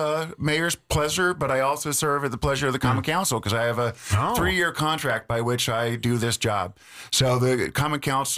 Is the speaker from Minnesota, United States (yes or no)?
no; Milwaukee, Wisconsin, United States; I grew up in the Milwaukee area and been there since high school.